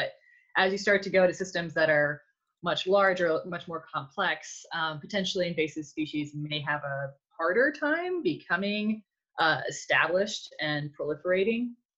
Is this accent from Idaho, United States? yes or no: yes; Idaho, United States; And I grew up in Idaho, so we had lots of open space to go and explore.